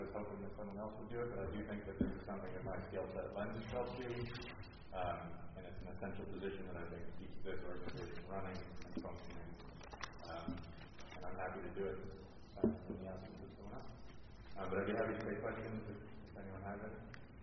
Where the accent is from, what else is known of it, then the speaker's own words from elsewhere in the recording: Drummondburg, United States; I'm a second year student at CEPA. I'm actually from Drummondburg, which is up the road, and there I'm a member of the Village Board of Trustees